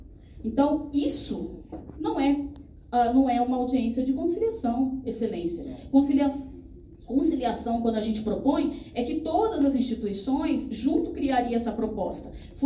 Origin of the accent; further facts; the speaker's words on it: Barão de Melgaço, Mato Grosso, Brazil; Eu sou de Barão de Melgaço, doutor, eu vivo aquela realidade.